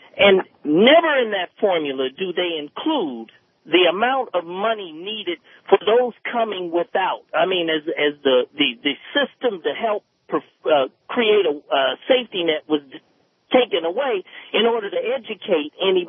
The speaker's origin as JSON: {"language": "English", "town": "Dayton", "region": "Ohio", "country": "United States", "said": "I'm from Dayton, Ohio. Mm-hmm. And I don't know if you know, it's one of the largest mid-sized cities."}